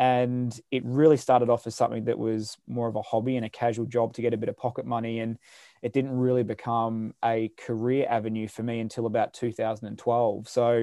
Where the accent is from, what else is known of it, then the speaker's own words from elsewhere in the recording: Victoria, Australia; Yeah, so I'm 36. I'm from Victoria in Australia. I grew up in country Victoria with three brothers and mum and dad.